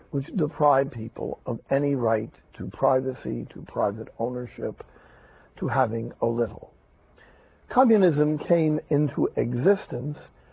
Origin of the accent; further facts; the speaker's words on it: Jersey City, New Jersey, United States; I grew up in Jersey City. When I was a kid, one of the politicians in Jersey City